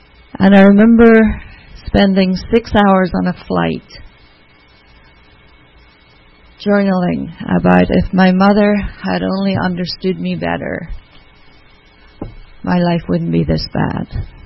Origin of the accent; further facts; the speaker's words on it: Ireland; So, I was raised in Ireland.